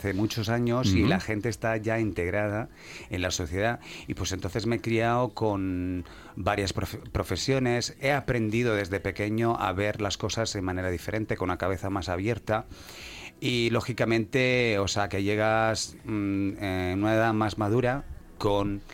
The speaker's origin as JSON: {"language": "Spanish", "country": "Switzerland", "tie": "born or raised there", "first_language": "Italian", "said": "Bueno, italiano y el español son mi idioma madre."}